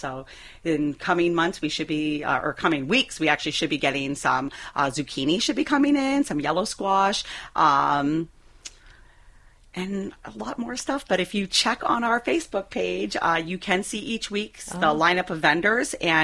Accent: Canada; moved away; I'm actually from Canada originally.

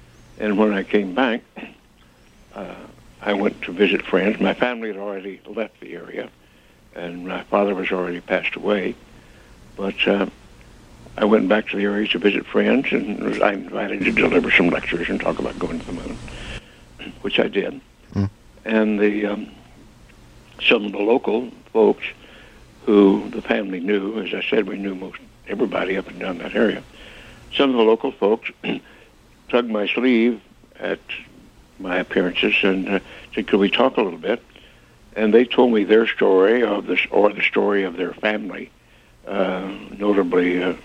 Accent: Roswell, New Mexico, United States; Well, the fact is, you see, I grew up in Roswell, New Mexico, in the Pecos Valley, and where the site of the so-called Roswell incident in 1947 took place.

